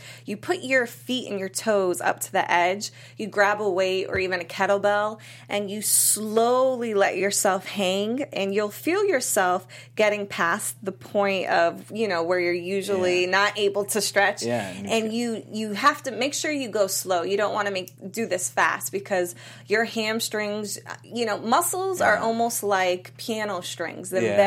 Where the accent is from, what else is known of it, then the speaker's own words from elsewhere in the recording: Massachusetts, United States; moved away; So, I'm from Massachusetts, and they don't tax anything, really, in Massachusetts, especially not feminine hygiene products. So, when I moved to California, that was the first thing I noticed.